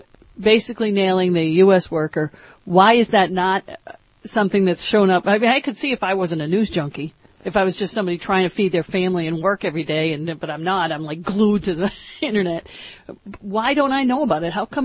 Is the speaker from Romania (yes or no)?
no; East Coast, United States; Now, I, granted, I'm from the East Coast, but I, for a living, for the last 25 or 30 years, I have read the news.